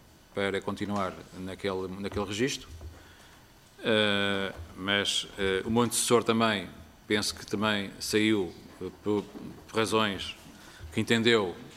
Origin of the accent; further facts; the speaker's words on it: Lamego, Viseu, Portugal; um incêndio que, por acaso, foi na minha terra, em Lamego